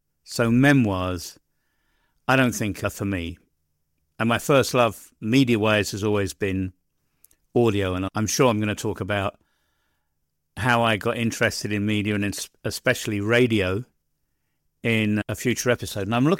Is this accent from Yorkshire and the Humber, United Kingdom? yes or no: no; Hounslow, London, United Kingdom; also born or lived in West Kensington; I'm a Brit. I was born in West Kensington in London back in 1953. We moved into the suburbs then at the end of the Underground Railway, the Tube, to a place called Hounslow West.